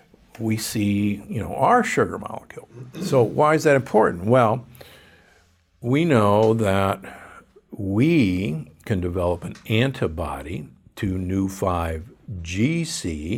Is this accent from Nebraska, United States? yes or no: yes; Omaha, Nebraska, United States; Don't get me wrong. I grew up in Omaha.